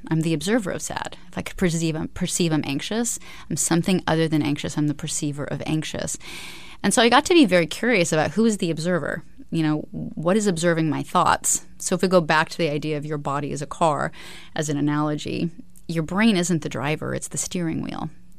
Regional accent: Alaska, United States; I was raised in Alaska. My family were pioneers, so they helped settle the state before it was a state.

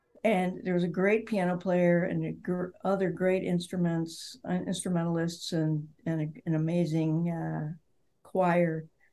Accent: Detroit, Michigan, United States; I grew up in Detroit.

